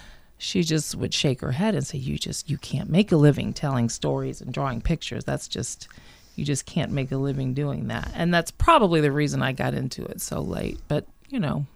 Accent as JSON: {"language": "English", "region": "Georgia", "country": "United States", "said": "Now, I'm from Georgia, so that's not an issue."}